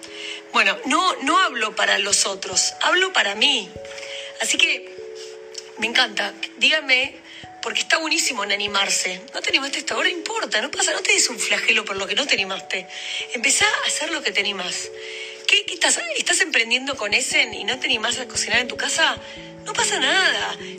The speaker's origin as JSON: {"language": "Spanish", "country": "Argentina", "said": "porque yo le quiero mostrar a mi hija que yo soy argentina."}